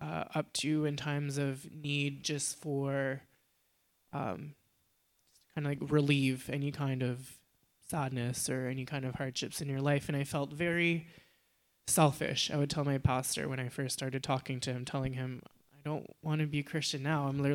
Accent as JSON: {"language": "English", "region": "Nova Scotia", "country": "Canada", "tie": "born or raised there", "also_born_or_lived": "Shediac", "said": "I was born in Shidya, close to Moncton, and I actually grew up in the Annapolis Valley"}